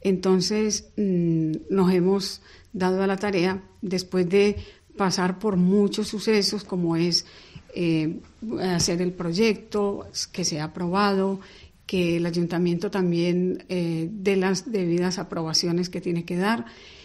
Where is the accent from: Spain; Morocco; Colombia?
Colombia; Yo soy nativa de Colombia.